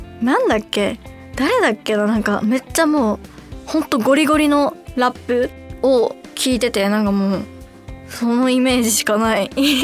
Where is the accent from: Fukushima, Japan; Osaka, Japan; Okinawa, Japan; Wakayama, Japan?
Osaka, Japan; 何気にね、大阪出身なんですけども、四国大阪からめっちゃ近いんよ。